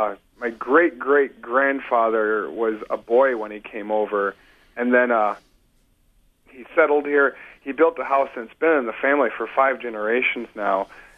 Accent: Platteville, Wisconsin, United States; I am a Cornish descendant of Cornish immigrants in southwestern Wisconsin. And, you know, growing up in school around here, everyone's German, Norwegian.

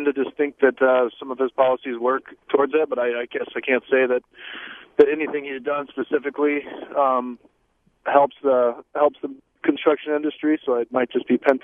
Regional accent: Wisconsin, United States; I'm a carpenter from the Fox Valley area, Appleton, Oshkosh

